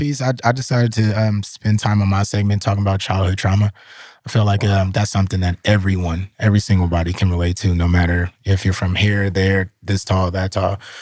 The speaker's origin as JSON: {"language": "English", "town": "Pittsburg", "region": "California", "country": "United States", "said": "I'm from Pittsburgh, California."}